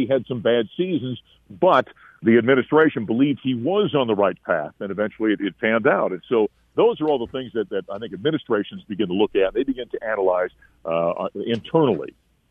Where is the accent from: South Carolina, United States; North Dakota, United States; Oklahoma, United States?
North Dakota, United States; You know, there was a guy, you know, around the state of North Dakota, my home state, Josh Duhamel, the actor, is a North Dakota guy.